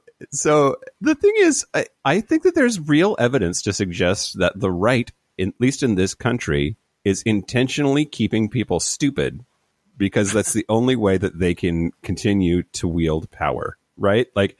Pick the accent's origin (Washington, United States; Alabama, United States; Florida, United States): Washington, United States; Yakima; I grew up in Yakima mm-hmm. County. There's like, it's deep, deep red.